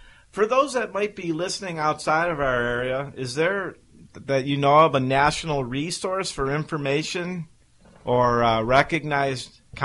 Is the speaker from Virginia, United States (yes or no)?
no; Ohio, United States; the trend actually when I grew up in Ohio was all the houses were pretty darn small.